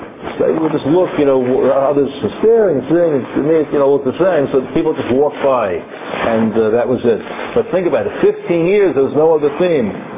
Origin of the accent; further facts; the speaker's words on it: Muncie, Indiana, United States; Never forget a story my neighbor told me once when I grew up in Muncie.